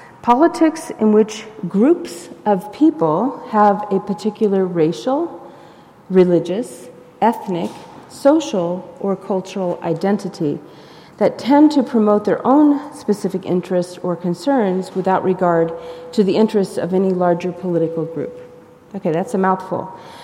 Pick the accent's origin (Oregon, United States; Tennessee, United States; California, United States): California, United States; San Diego; I grew up in San Diego, and I learned to drive on a freeway.